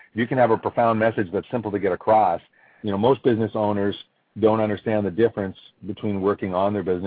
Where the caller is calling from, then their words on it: Vancouver, British Columbia, Canada; I am from beautiful Vancouver right now